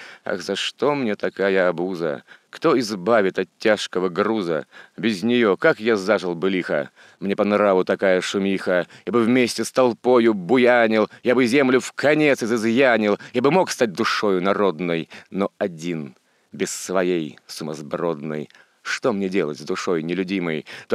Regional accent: Leningrad, Saint Petersburg, Russia; У меня дедушка воевал, и сам я ленинградец.

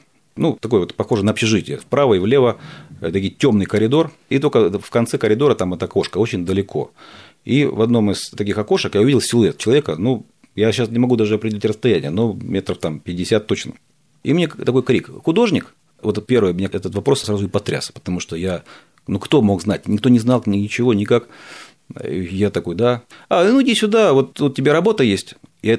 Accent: Crimea, Ukraine; поскольку я из Крыма

